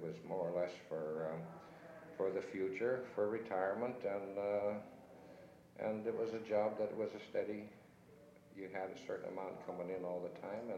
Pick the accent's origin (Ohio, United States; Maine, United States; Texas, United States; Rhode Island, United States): Ohio, United States; Youngstown; Well, I was born in Youngstown. And went to school out here. At the time it was called Scienceville, now it's called North High. It's on the east side of Youngstown here.